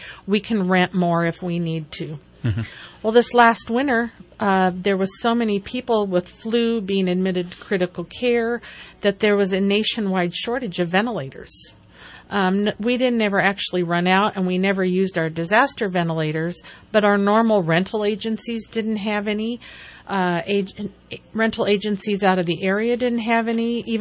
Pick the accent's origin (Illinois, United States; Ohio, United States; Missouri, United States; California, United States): California, United States; now in New York, United States; I moved there from California, and I was surprised to find that people actually live voluntarily where it gets to be 40 below zero. And so, you know, being a California girl, that was quite outside my area of expertise.